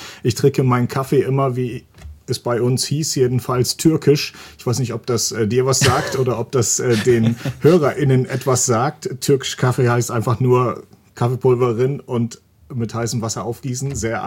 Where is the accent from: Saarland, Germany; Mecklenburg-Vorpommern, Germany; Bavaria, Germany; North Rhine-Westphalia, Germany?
Mecklenburg-Vorpommern, Germany; Ich komme ja aus Mecklenburg ursprünglich mal